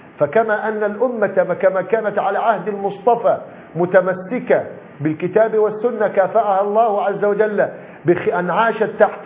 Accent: Egypt; وهذا نراه في بلادنا مصر

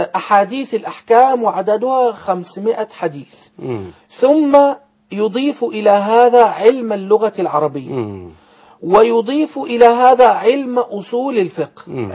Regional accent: Egypt

